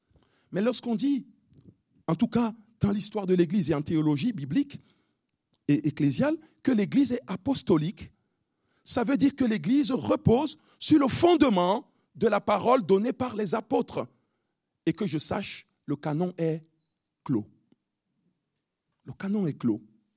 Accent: Cameroon; comme on dit chez nous au Cameroun

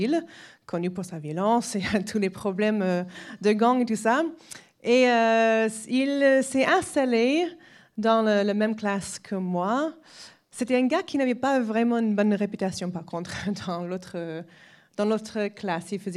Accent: Massachusetts, United States; French is a second language; j'ai grandi aux États-Unis. J'ai grandi dans une petite ville dans la partie ouest de l'État de Massachusetts.

